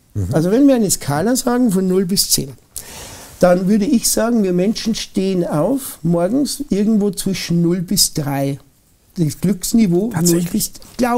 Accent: Germany; Deswegen sind wir Deutsche zum Beispiel, oder wir im deutschsprachigen Raum, die ja schon an einem Ort geboren worden sind, wo es wirtschaftlich, wo wir Vorteile haben gegenüber vielen anderen Ländern

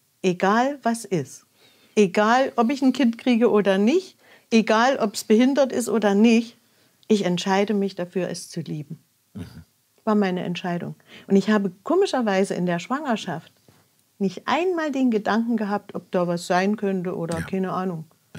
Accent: Plauen, Saxony, Germany; ich komme ja aus Plauen

